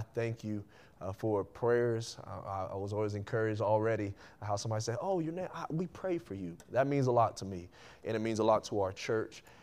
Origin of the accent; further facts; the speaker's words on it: Dayton, Ohio, United States; the Lord had led us to come back to my hometown of Dayton, Ohio, and to be able to see a church planted in what I believe is the darkest, the most needy part of the city, which was the west side of Dayton, especially the area where I grew up in.